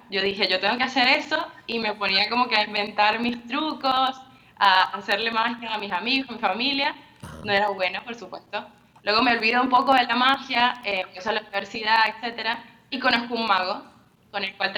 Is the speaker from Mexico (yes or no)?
no; Venezuela; moved away as an adult; now in Spain; me fui de Venezuela porque a los 25 años, o sea, hace 4 años me fui.